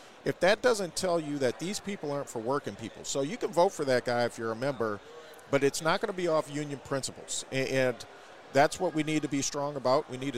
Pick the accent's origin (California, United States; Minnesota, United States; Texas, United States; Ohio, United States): Minnesota, United States; born there; I was born in Minnesota, so I'm proud of our connection.